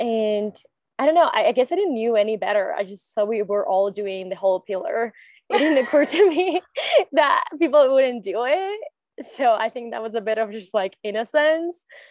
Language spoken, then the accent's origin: English; Spain; I'm from Spain. I started in Florida State for 2 years and then transferred to Oregon.